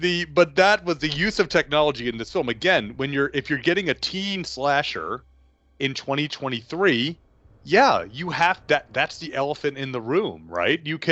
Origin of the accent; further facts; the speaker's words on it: New York City, New York, United States; See, growing up in New York, you always, when they said the cheesecake boats, you got on your bikes and you just pedaled and pedaled.